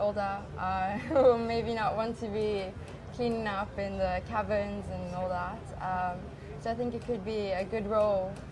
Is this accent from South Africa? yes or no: yes; South Africa; I'm from South Africa. I'm 20 years old.